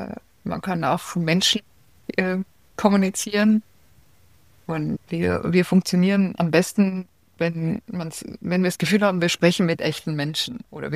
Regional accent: Austria; Ich bin in Österreich aufgewachsen, da gab es zwei Fernsehkanäle.

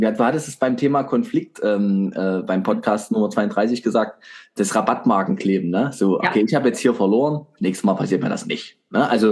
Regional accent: Germany; aber ich bin ja selber Deutscher. Ich sag, wir Deutschen machen ganz häufig Dinge

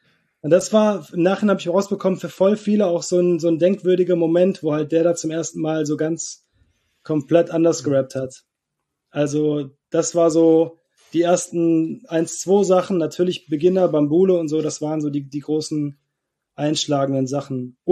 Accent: North Rhine-Westphalia, Germany; Ich komme nicht aus dem Ruhrpott, aber Niederrhein, das ist so eine halbe Stunde vor Duisburg ungefähr, also schon nah am Pott.

